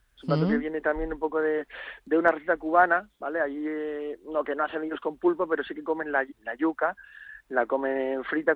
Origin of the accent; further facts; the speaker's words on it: Community of Madrid, Spain; also born or lived in Cádiz; Estamos contentos en Madrid, somos madrileños y la verdad es que aunque llevemos 9 años en Cádiz, hemos vuelto a casa